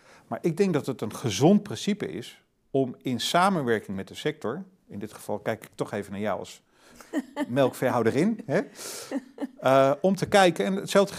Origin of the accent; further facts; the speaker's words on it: Flevoland, Netherlands; Ik kom uit de Flevopolder.